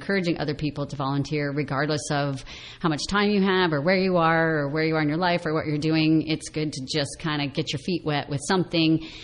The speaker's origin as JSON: {"language": "English", "region": "Iowa", "country": "United States", "tie": "born or raised there", "said": "So I grew up in the Midwest in Iowa, and volunteering was a part of our family from the get-go"}